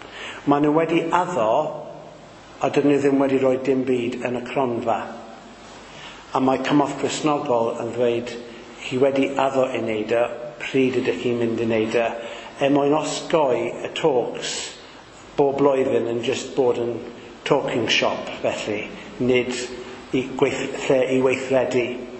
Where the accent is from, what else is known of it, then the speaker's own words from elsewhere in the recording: Caerleon, Wales, United Kingdom; also born or lived in Bassaleg; fod dwi'n dod o Risga neu Roger Stone yn lle o Cas Newydd, ond ces i fy magu o ddifri yng Nghaleon tan o'n i'n 8 oed, ac wedyn symudon ni i fyw yn Beisleg, a Bois Beisleg, lle es i ysgol.